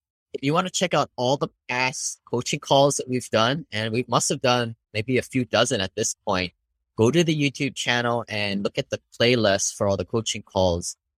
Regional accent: Hawaii, United States; I grew up in Hawaii, became an engineer, and then I didn't really like it.

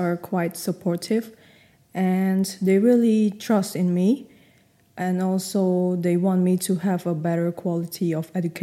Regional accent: Cambodia; now in Budapest, Hungary; for those who do not know me, I come from Cambodia, and right now I'm doing my bachelor's degree here in Hungary, actually in the University of Sopron, but right now I'm living in Budapest.

